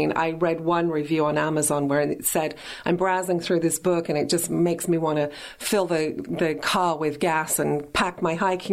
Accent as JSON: {"language": "English", "country": "United Kingdom", "said": "obviously I'm from Britain, so a lot of our history is ancient Roman history."}